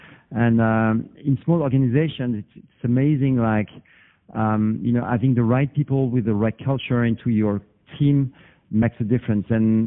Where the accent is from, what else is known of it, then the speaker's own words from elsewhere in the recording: France; English is a second language; moved away as an adult; now in Asia; Well, I'm from France originally. I've been in Asia for now about 15 years.